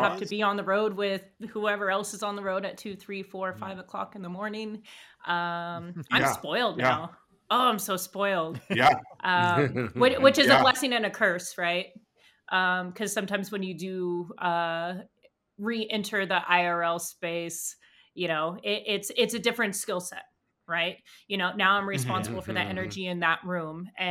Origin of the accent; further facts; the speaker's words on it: Denver, Colorado, United States; a friend of mine from Denver, I'm from Denver originally